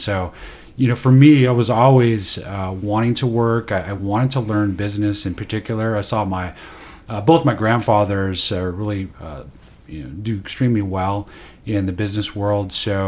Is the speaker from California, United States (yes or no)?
yes; Oxnard, California, United States; Yeah, from Southern California, Oxnard, California, a little beach town in Southern California. Yeah, I had a great childhood growing up, lots of great friends.